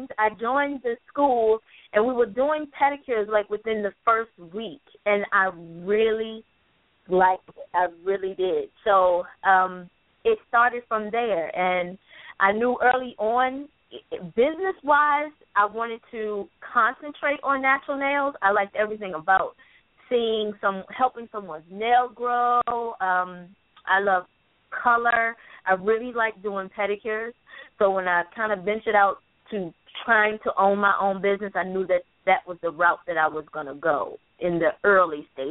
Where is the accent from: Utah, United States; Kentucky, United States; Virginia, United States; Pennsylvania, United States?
Virginia, United States; now in New York City, United States; I'm a freelance manicurist in New York City. I'm originally from Virginia.